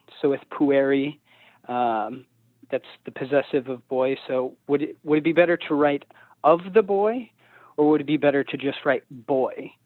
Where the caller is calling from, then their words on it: Lincoln, Nebraska, United States; I'm calling from Lincoln, Nebraska.